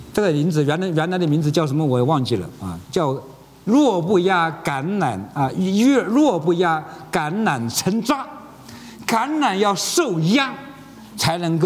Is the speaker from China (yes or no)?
yes; China; 我们中国人说有九重天。